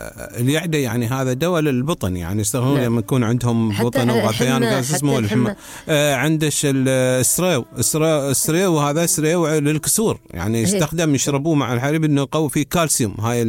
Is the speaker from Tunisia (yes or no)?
no; Fujairah, United Arab Emirates; يعني إحنا عندنا في الفجيرة